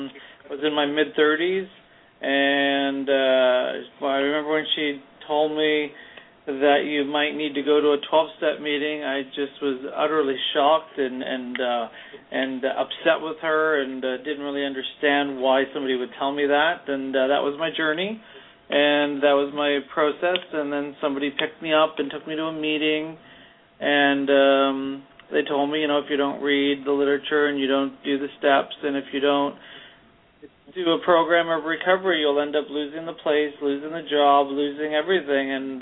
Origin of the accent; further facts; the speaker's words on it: New Westminster, British Columbia, Canada; I'm from New Westminster, B.C., which is a 20-minute drive from Vancouver, B.C.